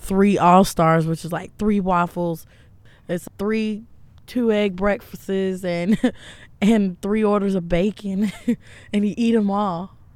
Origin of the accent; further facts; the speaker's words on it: Columbia, South Carolina, United States; I didn't grow up right here inside the city. I grew up down Bluff Road at all 48, so I didn't have the experience with the city life until I started working up here. But I've grew up here in Columbia.